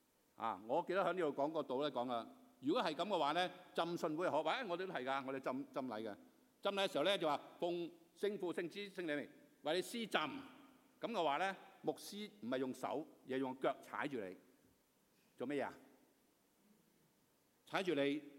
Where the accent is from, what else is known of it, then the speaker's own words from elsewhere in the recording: China; 喺我中國人嚟講，福係咩意思啊？